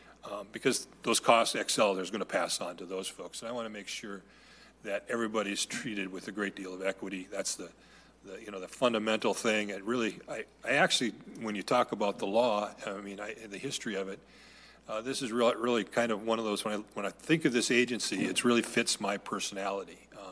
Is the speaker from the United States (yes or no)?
yes; Minnesota, United States; I'm a Minnesotan first, and I think the Minnesotans are wanting to make sure everybody pays their fair share.